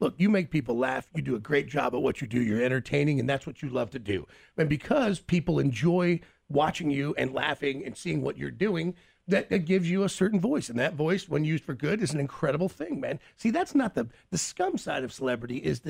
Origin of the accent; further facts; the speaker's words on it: Kansas City, United States; it's funny, man, because they know, obviously, we're both from Kansas City.